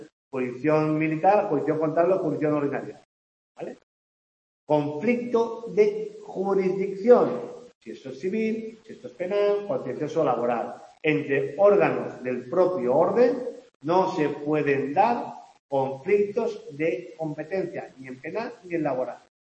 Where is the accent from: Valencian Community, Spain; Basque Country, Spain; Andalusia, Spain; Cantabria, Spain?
Valencian Community, Spain; Valencia; En Valencia, yo soy valenciano